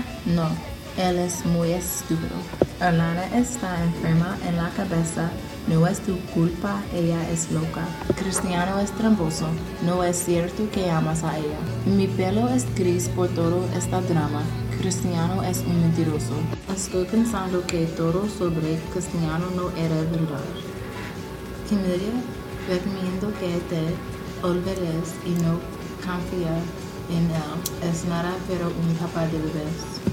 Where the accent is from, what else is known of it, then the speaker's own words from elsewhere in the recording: Philadelphia, Pennsylvania, United States; Spanish is a second language; Soy de Filadelfia.